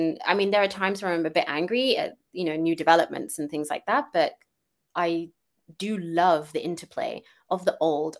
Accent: London, United Kingdom; Well, growing up in London, I think nothing really changed that much.

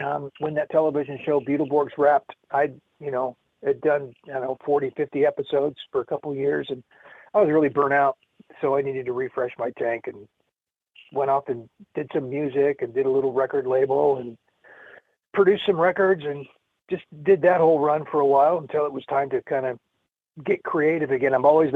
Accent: Long Beach, California, United States; born there; I'm a Southern California native. I was born in Long Beach, California.

